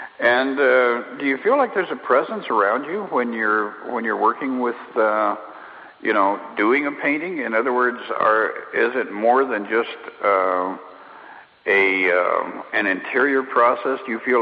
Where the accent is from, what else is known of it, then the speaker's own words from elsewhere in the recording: Colorado, United States; I grew up in Colorado also and had parallel interests